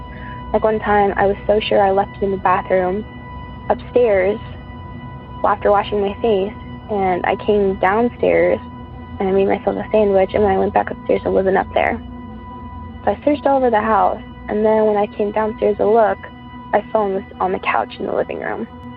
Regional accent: San Diego, California, United States; I don't know if I said my name before, but … from San Diego, California.

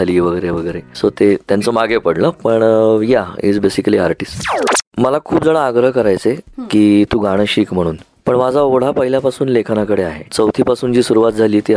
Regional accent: Pune, Maharashtra, India; माझा जन्म आहे पुण्याचा, मी जन्मलो पुण्यात, वाढलो पुण्यात, राहतो पुण्यात, अभिमान आहे मला त्याचा

